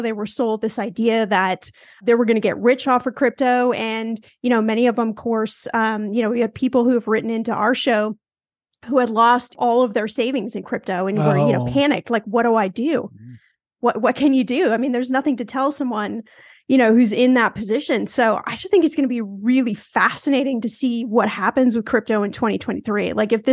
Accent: Los Angeles, California, United States; You know, we've got, I'm from Los Angeles, you know, the Staples Center, which it will always be the Staples Center to me, where the Lakers used to play

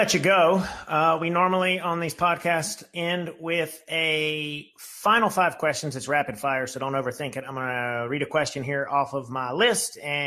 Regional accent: South Carolina, United States; I'm from South Carolina as well, so I am a connoisseur of shrimp and grits

